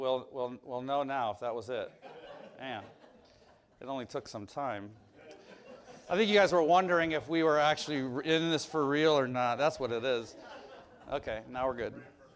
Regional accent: Oregon, United States; now in Indiana, United States; We're from Oregon, that's what we know. And yet, we live in Indiana.

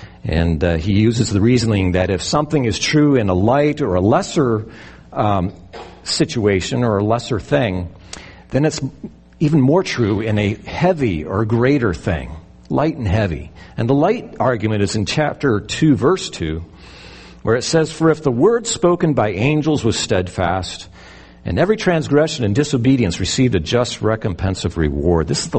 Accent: Great Lakes, United States; You know, I grew up in the Great Lakes. My family had a house on the water, and my parents had a boat

